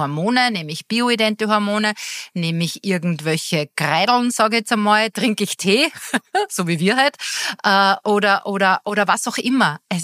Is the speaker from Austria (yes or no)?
yes; Austria; Bei uns in Österreich